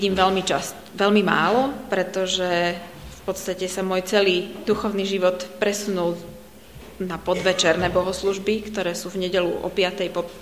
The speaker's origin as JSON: {"language": "Slovak", "town": "Bratislava", "region": "Bratislava Region", "country": "Slovakia", "said": "Takže ja som z Bratislavy. Vyrástla som na Cukrovej v zbore cirkvi bratskej. A čiže som také typické cirkevné dieťa."}